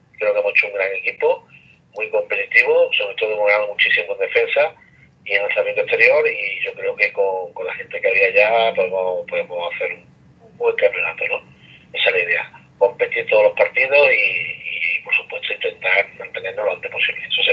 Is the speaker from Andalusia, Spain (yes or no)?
yes; Andalusia, Spain; que representemos como malagueños, pues ese balonmano, para nosotros es un orgullo, evidentemente.